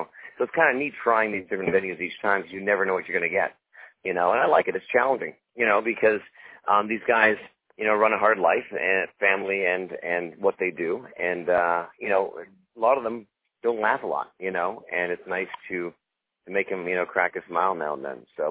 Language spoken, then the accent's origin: English; Canada; now in United States; since becoming American citizen in 2009, because I'm originally Canadian.